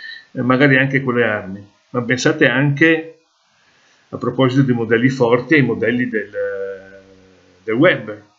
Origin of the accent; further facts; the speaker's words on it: Veneto, Italy; born there; vado nel cimitero del paesino dove sono nato, in provincia di Treviso